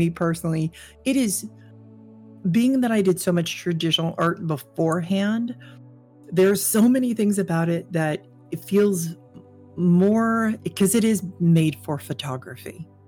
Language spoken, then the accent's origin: English; New York, United States; especially as a New Yorker, because this is a very typical thing for us to do, is rent an office space somewhere.